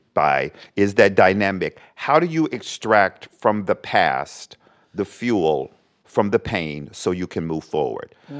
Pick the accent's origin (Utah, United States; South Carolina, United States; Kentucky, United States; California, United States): Kentucky, United States; Frankfort; I was raised Baptist in Frankfort, Kentucky, and I went to First Baptist Church.